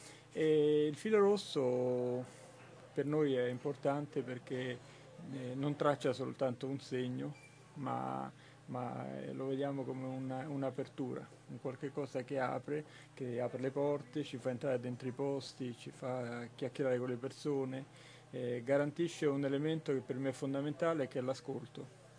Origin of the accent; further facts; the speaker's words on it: Rome, Lazio, Italy; now in Milan, Italy; io sono romano, però veniamo da Milano